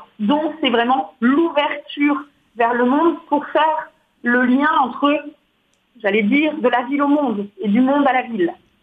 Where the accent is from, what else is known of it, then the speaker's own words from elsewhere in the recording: France; j'ai aussi un prisme national parce que je suis française.